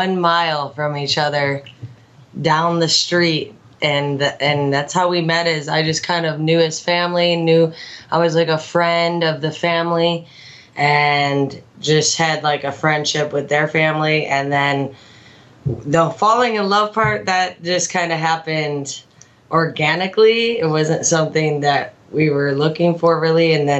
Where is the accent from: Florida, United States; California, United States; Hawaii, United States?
California, United States; we come all the way from California here to visit with you.